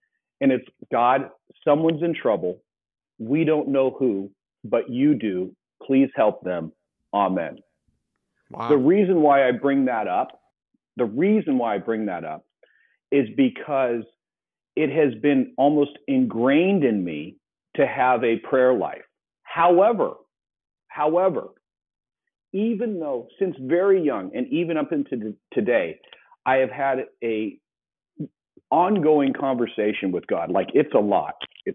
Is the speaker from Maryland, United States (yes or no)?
no; Hermosa Beach, California, United States; So I live in Hermosa Beach. I grew up in Hermosa Beach. That is, I always tell people that's kind of by the airport.